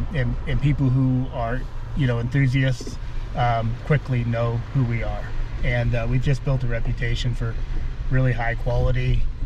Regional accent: Montana, United States; Relatively speaking, yeah. It's my home state anyway.

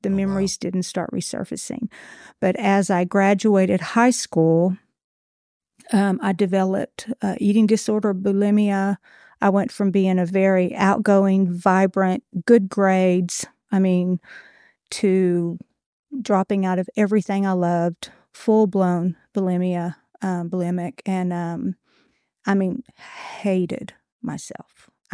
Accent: Texas, United States; And I grew up in the Panhandle outside of Amarillo.

